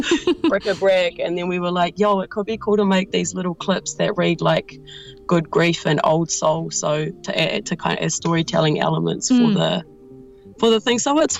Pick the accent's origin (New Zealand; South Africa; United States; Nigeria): New Zealand; I'm from New Zealand and I'm hard.